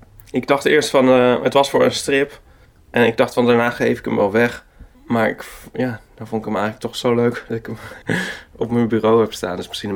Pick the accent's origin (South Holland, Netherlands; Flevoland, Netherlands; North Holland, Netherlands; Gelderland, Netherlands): South Holland, Netherlands; Rotterdam; born there; also born or lived in Utrecht; Ik ben geboren in Rotterdam.